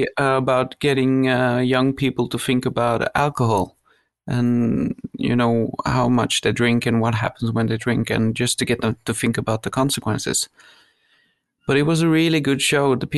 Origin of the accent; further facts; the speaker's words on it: Southern Norway, Norway; English is a second language; Well, I'm from Norway. I was born in the south.